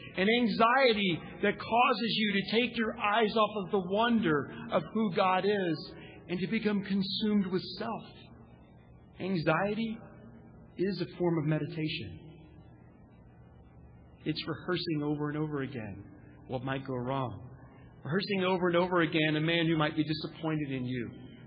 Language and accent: English; Oklahoma, United States; What they didn't realize is that outside they had already built the ultimate playground for a child growing up in Oklahoma.